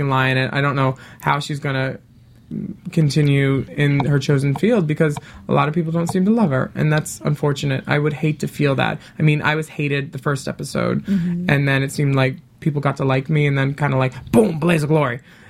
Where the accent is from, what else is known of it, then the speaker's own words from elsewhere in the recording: Philadelphia, Pennsylvania, United States; I'm from Philly, and boys like you make me miss that.